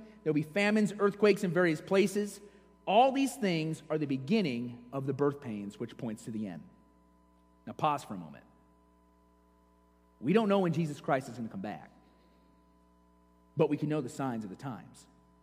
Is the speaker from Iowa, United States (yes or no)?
yes; Iowa, United States; I grew up in Iowa, and no, I wasn't a farmer. As I said before, when the winds were in the east, it smelled pretty bad because I was by a farm.